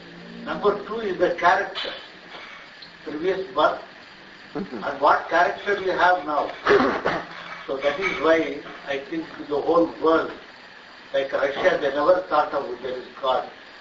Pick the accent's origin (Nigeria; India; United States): India; I just returned from India, I am from India.